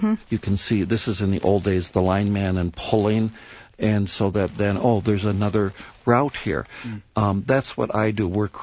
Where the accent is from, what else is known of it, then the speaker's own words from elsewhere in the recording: Minnesota, United States; And I came from Minnesota, and boy, beware if you're driving and you're one of the wheels, especially the right one, gets just a little bit off the road into the ice.